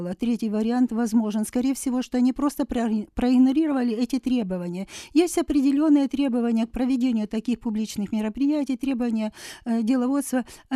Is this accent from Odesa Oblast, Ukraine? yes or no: no; Luhansk, Luhansk Oblast, Ukraine; я из Луганска